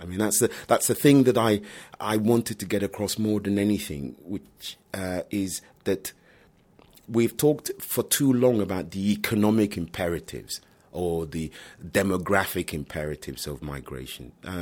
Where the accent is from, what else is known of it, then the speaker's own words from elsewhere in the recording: Ghana; born there; moved away; I was born in Ghana indeed, yeah.